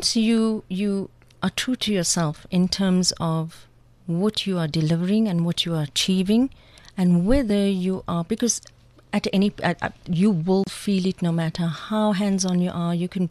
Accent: South Africa; I'm a woman, I'm black, I'm intelligent. Why can't I? I'm South African, born and bred.

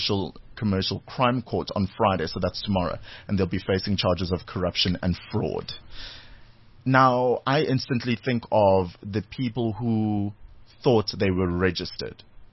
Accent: South Africa; But also we as a South African culture somehow need to be better and be more responsible when it comes to driving.

